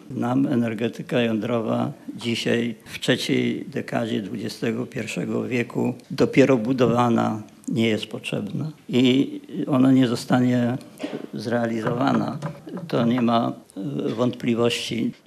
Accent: Gliwice, Silesian Voivodeship, Poland; my na południu nie chcemy, bo ja jestem z Gliwic, nie chcemy energii elektrycznej z elektrowni jądrowych.

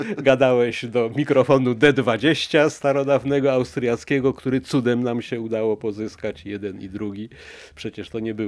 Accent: Kościelisko, Lesser Poland, Poland; No tak, ja pochodzę z Podhala, z pięknej wioski Kościelisko. Mm-hmm. Wychowałem się w kulturze góralskiej, tamtej kościeliskiej

